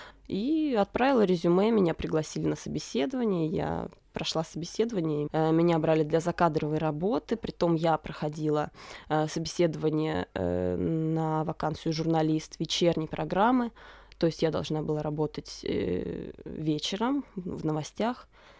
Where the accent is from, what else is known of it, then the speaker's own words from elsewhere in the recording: Mezhdurechensk, Kemerovo Oblast, Russia; moved away as an adult; now in Novosibirsk, Russia; Я жила в маленьком городе, я из Междуреченска.